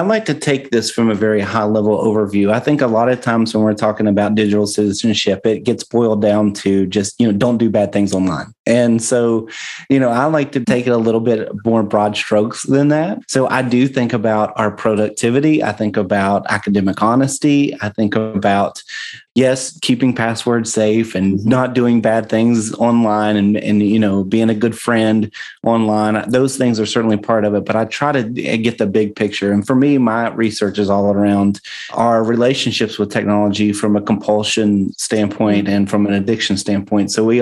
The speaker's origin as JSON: {"language": "English", "region": "West Virginia", "country": "United States", "said": "I'm an educator from West Virginia."}